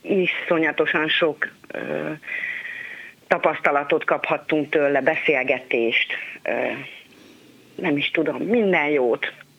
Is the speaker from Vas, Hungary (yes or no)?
no; Szeged, Csongrád-Csanád, Hungary; Hát én Szegeden nőttem fel, 5 vagyunk testvérek.